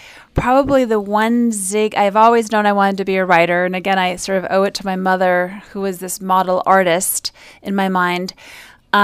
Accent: Chicago, Illinois, United States; I was born and raised here in Chicago.

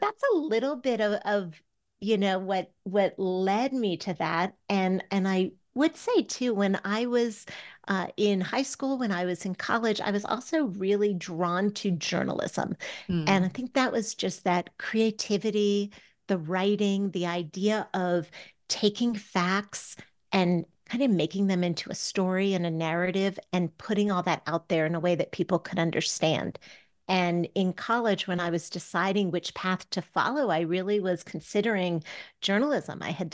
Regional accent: Maryland, United States; I am an East Coaster as well. I grew up in Maryland, right outside DC. Used to those like biting cold, you know, winds in the winter.

